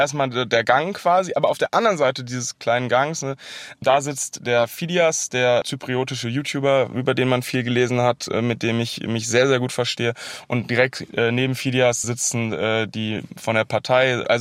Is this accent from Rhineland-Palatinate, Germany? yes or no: no; North Rhine-Westphalia, Germany; born there; Ich bin 27 Jahre alt, gebürtiger Oberberger, bis vor kurzem wohnhaft in Köln